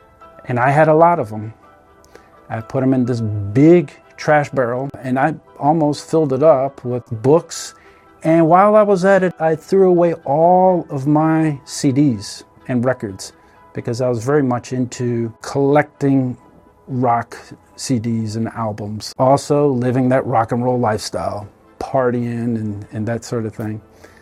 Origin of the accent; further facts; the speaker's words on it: Norfolk, Virginia, United States; born there; I'm a cradle Catholic. I was born in Norfolk, Virginia. I went to Catholic schools during my formative years.